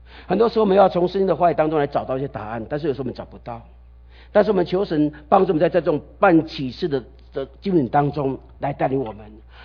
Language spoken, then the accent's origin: Chinese; China; now in United States; 就像我们来到美国，我们如果很想念我们的故乡，我们能不能回去？可能买个票我们就回去了。我们中国人都有